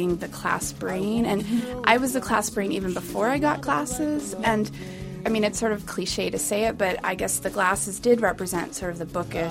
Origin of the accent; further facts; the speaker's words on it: Massachusetts, United States; You know, growing up in Massachusetts and seeing Jaws